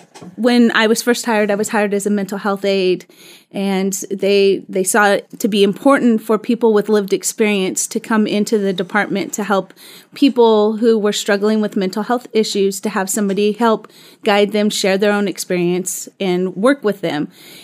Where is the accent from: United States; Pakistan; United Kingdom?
United States; Sacramento, California; I am from by the Sacramento area and I moved up here.